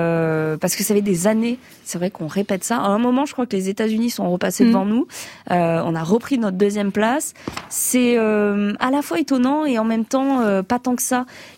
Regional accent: Montpellier, Occitanie, France; En plus, moi, je suis de Montpellier, alors tout ce qui est méditerranéen, on parle fort, etc.

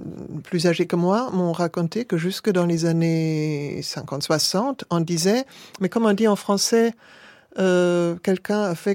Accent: Germany; French is a second language; moi, en tant qu'allemande non juive

